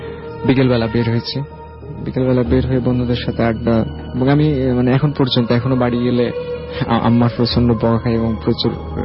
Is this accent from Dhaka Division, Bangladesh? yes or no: no; Rahanpur, Rajshahi Division, Bangladesh; আমাদের গ্রামটার একটু বর্ণনা দিই। যে চাঁপাইনবাবগঞ্জ জেলার লাস্ট স্টেশনটা হচ্ছে রহনপুর স্টেশন, মানে ওটার পরে ইন্ডিয়া।